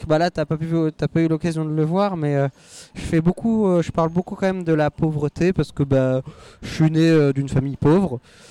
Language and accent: French; Thouars, Nouvelle-Aquitaine, France; moi je viens des Deux-Sèvres, de Thouars, donc là-bas on fait pas d'humour, personne non.